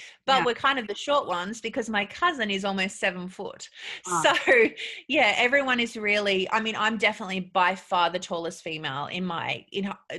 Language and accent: English; Australia; also born or lived in United States; growing up in Australia where everyone wants to be this tiny, tiny person, and going to America where it's okay to have hips and boobs